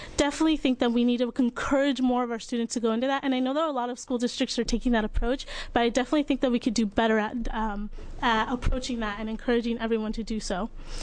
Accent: Hillsboro, Oregon, United States; I am a senior at Glencoe High School, and I am from Hillsboro, Oregon.

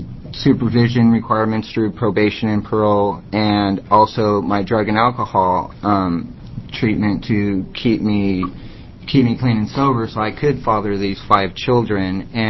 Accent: Portland, Oregon, United States; I'm from Portland, Oregon

